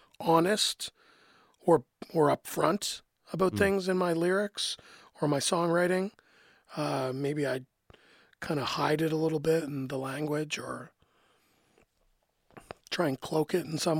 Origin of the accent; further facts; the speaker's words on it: Canada; So, you know, I think as a Canadian